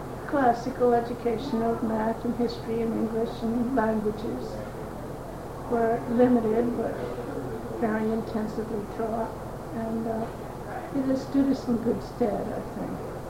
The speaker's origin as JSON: {"language": "English", "town": "Concord", "region": "Massachusetts", "country": "United States", "tie": "born or raised there", "also_born_or_lived": "Newton", "said": "Yes, we came from Newton, which was quite a change for us because Concord was such a much of a country town compared to suburban life in Newton."}